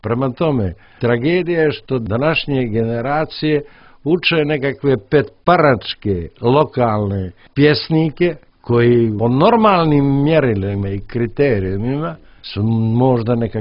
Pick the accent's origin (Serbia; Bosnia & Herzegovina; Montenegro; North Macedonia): Montenegro; Cetinje; Ja kao čovjek, kao Cetinjanin, kao Crnogorac u smislu pripadnosti ovoj državi i kao Srbin